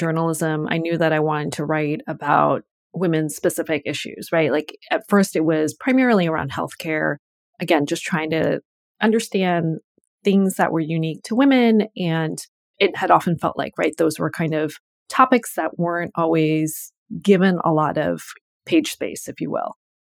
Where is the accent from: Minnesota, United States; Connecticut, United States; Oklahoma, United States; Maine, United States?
Connecticut, United States; So as I just mentioned, I grew up in Connecticut. My dad was a neurosurgeon.